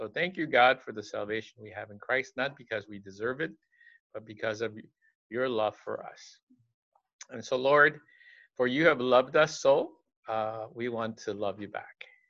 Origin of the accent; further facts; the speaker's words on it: United States; And I grew up in America, so, you know, I should be even much better than that.